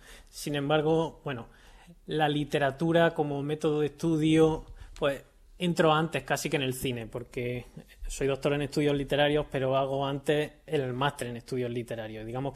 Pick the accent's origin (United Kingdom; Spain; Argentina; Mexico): Spain; Cazorla, Andalusia; algunas películas en algún cine de verano en mi pueblo, en Cazorla, en Jaén